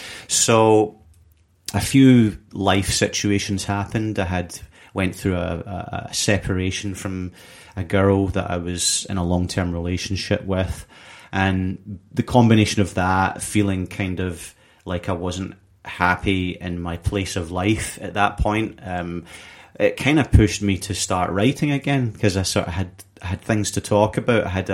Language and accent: English; Glasgow, Scotland, United Kingdom; I had a disadvantage of growing up in Glasgow